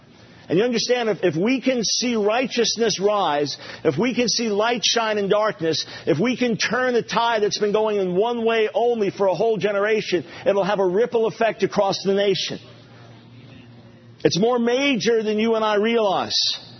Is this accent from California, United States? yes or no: no; New York, United States; now in Concord, United States; And even though I'm a New Yorker, as most all of you know, and I would have rather been someone else than in Charlotte initially. Now I'm thrilled that we're in the greater Charlotte area here in Concord